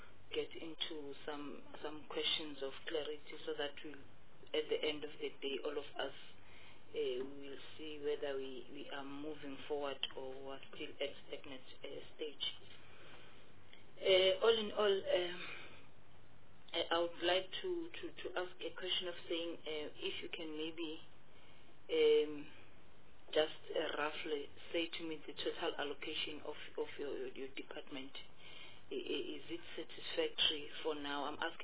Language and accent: English; Amsterdam, Mpumalanga, South Africa; born there; Seated where I'm seated in Mpumalanga, in Mkondo municipality, where I was born in Amsterdam